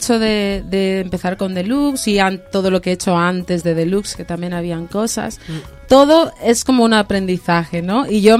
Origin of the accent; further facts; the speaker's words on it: Equatorial Guinea; yo soy de Guinea.